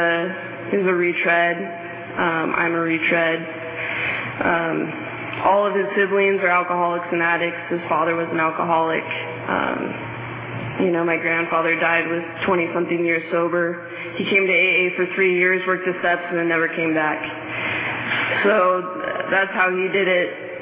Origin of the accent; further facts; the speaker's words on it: Fresno, California, United States; I was born and raised in Fresno.